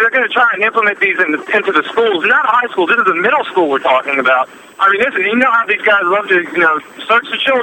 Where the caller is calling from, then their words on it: Virginia Beach, Virginia, United States; I'm calling from Virginia Beach.